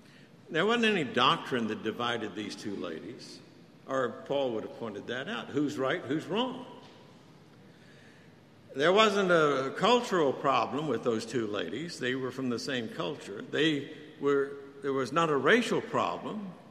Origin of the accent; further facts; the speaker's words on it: Texas, United States; also born or lived in Oklahoma; You know, I grew up in Texas and Oklahoma.